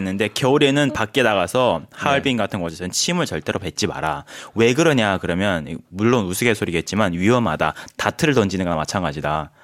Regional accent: northern China, China; Korean is a second language; 저는 사실 북방에서 왔어요.

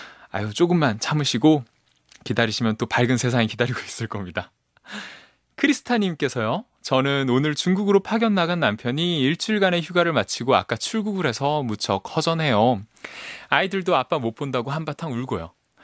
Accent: Gyeongsang, South Korea; 제가 고향이 경상도라서요. 그 서울 말에 대한 좀 강박이 있어요. 그래서 되게 열심히 연습을 사투리 쓸까봐 네 요즘 열심히 연습을 했습니다.

